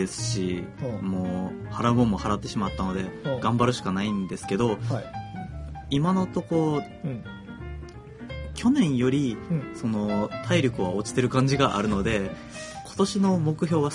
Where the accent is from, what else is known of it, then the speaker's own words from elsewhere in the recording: Osaka, Japan; まあ僕も大阪民ですけども